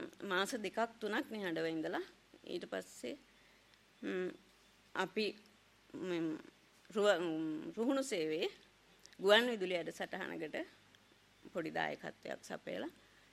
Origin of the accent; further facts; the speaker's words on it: Warakapola, Sabaragamuwa Province, Sri Lanka; මං හැදුනේ වැඩුනේ මෙතන ඉඳන් කිලෝමීටර් 8ක් විතර එහා පැත්තේ වරකපොලට, පොඩ්ඩක් එහා පැත්තේ තමයි මගේ තාමත් ගෙදර තියෙනවා.